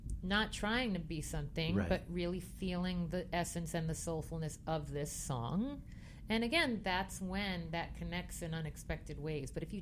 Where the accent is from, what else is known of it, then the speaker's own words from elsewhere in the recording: Merrick, New York, United States; I'm from Merrick. I am white bread.